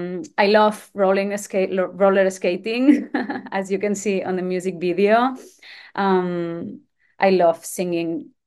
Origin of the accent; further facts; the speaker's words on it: Spain; first language Catalan; English is a second language; I had released 2 EPs, one in Catalan, which is my mother tongue language, and another one, my first one in English, which is my second chance.